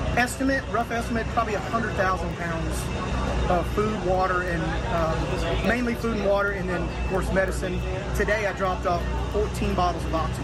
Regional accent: Nashville, Tennessee, United States; Some of the guys live here in this town. We came from Nashville, Tennessee.

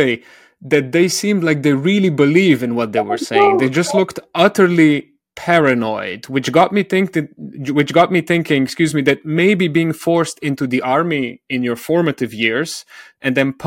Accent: Slovenia; also born or lived in Berlin; I'm originally from Slovenia, so the Balkans, but I used to live in Berlin for nearly a decade. I didn't speak any German, and I had extremely limited options when I arrived to the German capital.

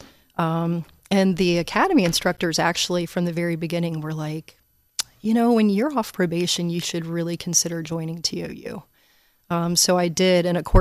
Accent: Newport News, Virginia, United States; So about myself, I'm from here, born and raised in Newport News, but my family is all from Pittsburgh. So my parents moved down here in the 70s.

